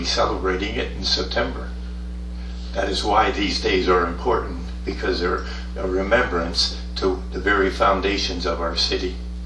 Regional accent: Bethlehem, Pennsylvania, United States; And I was born in Bethlehem. I worked in Bethlehem Steel for 23 years.

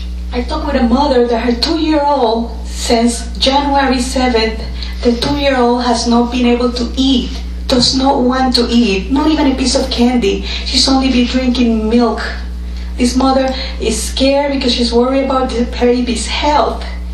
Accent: Puerto Rico; I was born and raised in Puerto Rico. I go once or twice a year.

